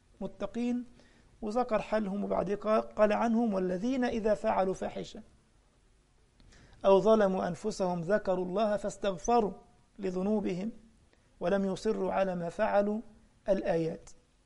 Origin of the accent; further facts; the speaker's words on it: Egypt; جه البوليتساي بلغة الغرب هنا اسمه رجال الشرطة عندنا في مصر